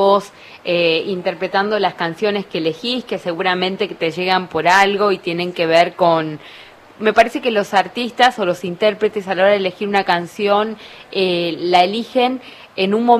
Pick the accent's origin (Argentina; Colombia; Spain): Argentina; tenés una voz que nos identifica como argentinos, ¿no?